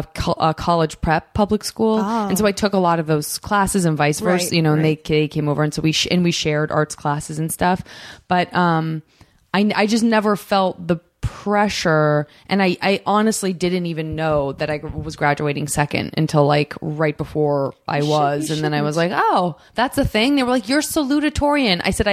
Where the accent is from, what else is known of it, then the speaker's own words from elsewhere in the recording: Tucson, Arizona, United States; From Tucson, Arizona.